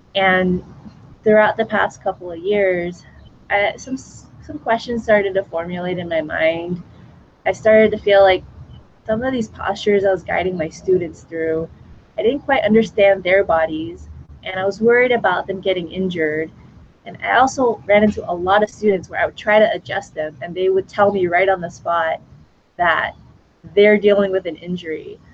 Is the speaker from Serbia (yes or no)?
no; Los Angeles, California, United States; now in Chiang Mai, Thailand; I'm from Los Angeles in San Francisco, but I am currently in Chiang Mai, Thailand.